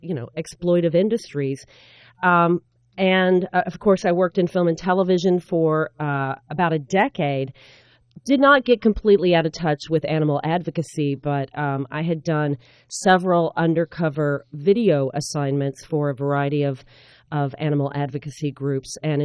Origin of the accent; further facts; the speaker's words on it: Louisville, Kentucky, United States; I grew up in Louisville, Kentucky, lost my leg to cancer as a child, went to college